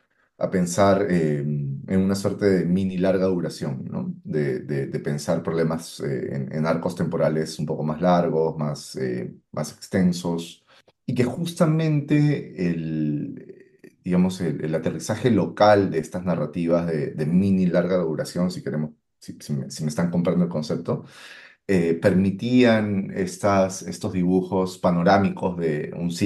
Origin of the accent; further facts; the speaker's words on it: Peru; Y siendo peruano yo me siento tan identificado como con la academia estadounidense